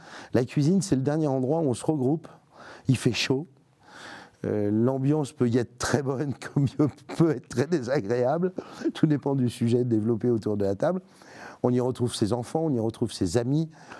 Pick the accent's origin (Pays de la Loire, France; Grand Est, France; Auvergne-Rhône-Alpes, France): Grand Est, France; Strasbourg; born there; Alors moi, c'est un accident.